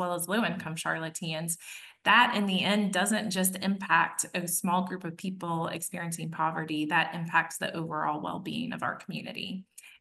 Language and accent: English; Tennessee, United States; I grew up in East Tennessee, so I love living in a prosperous city.